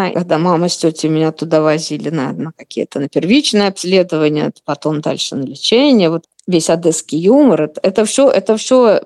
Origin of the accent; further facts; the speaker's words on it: Shakhty, Rostov Oblast, Russia; born there; Я вообще родилась вообще в Ростовской области, в городе Шахты.